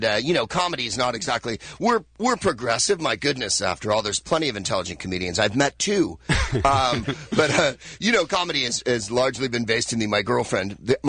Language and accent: English; San Francisco, California, United States; Of course, I am from San Francisco. And as we say in San Francisco, there's two things you know when you're from San Francisco.